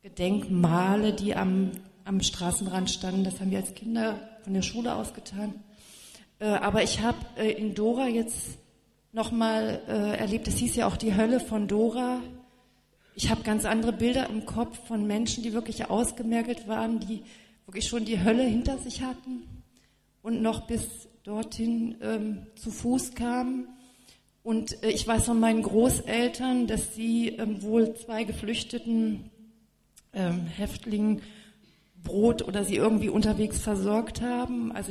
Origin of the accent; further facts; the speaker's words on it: Gardelegen, Saxony-Anhalt, Germany; Und ich stamme aus der Gegend, meine Familie lebte bei Gardelegen und ich bin da auch aufgewachsen.